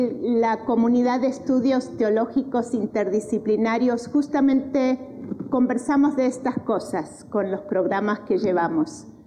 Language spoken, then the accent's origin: Spanish; Argentina; also born or lived in Ecuador / El Salvador; now in Santo Domingo de Heredia, Costa Rica; soy de América Latina, me crié en Argentina, ahí hice la universidad y todo, pero he vivido varios años en Ecuador, varios años en El Salvador y ahora varios años aquí.